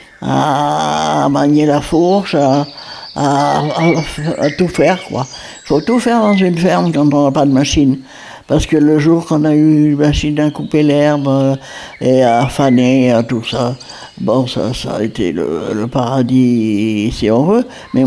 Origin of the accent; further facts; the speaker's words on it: Saint-Julien-le-Pèlerin, Nouvelle-Aquitaine, France; En Corrèze, à Saint-Julien-le-Pèlerin. Je suis née là-bas.